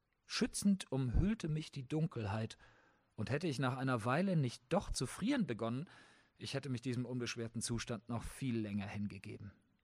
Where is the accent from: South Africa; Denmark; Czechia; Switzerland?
Switzerland; Zug; born there; moved away as an adult; Zug ist meine Heimat, was so viel heißt wie, ich bin in Zug geboren.